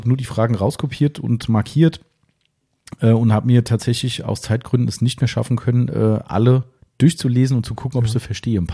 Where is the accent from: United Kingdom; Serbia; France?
United Kingdom; accent: British; German is a second language; Wie ihr sicher wisst, stammt … aus Amerika und ich habe einen britischen Akzent. Ist das nicht komisch?